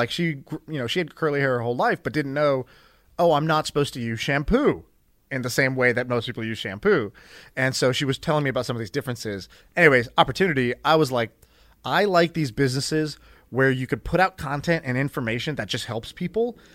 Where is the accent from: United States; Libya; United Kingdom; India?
India; I'm Indian, and she's Indian, and she's got super curly hair